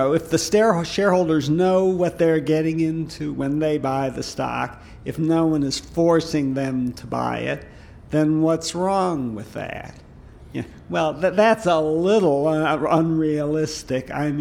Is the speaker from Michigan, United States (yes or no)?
yes; Detroit, Michigan, United States; But on the other hand, I grew up in Detroit, and when I was growing up, ordinary auto workers, you know, had cabins and boats